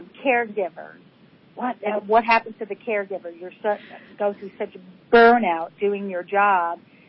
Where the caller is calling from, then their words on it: Denver, Colorado, United States; I'm calling from Denver. Very cold Denver, Colorado.